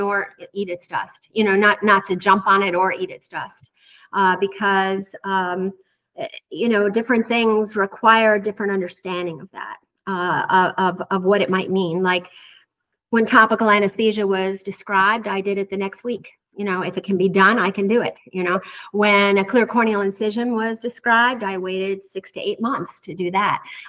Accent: Manhattan, New York, United States; And living in Iowa, that, you know, was a big decision for me growing up in Manhattan, you know, after training in Iowa to decide to practice, live there and practice and raise a family.

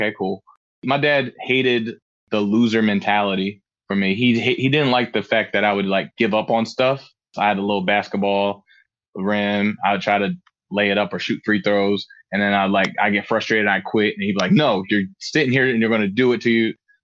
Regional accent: Frankfurt, Hesse, Germany; moved away; also born or lived in Tacoma, Washington; So I was born in Tacoma, Washington, and I was only there for about 2 months, I would say. My dad got restationed in Germany.

